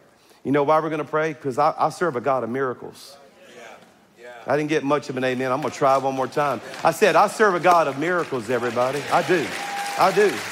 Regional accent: Louisiana, United States; I'm from South Louisiana, and I tell you that as a disclaimer

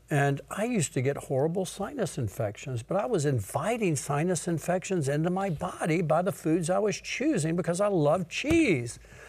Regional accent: Mississippi, United States; born there; I was born in Mississippi in the South. I was taught to eat, if you had beans or butter beans, there was bacon grease in there.

